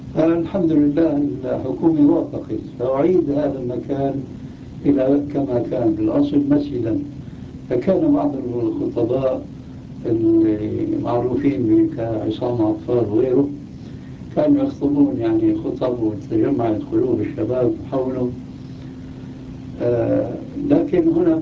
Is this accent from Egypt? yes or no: no; Damascus, Damascus Governorate, Syria; وأنا قلت لما أثيرت هذه المسألة عندنا في دمشق الشام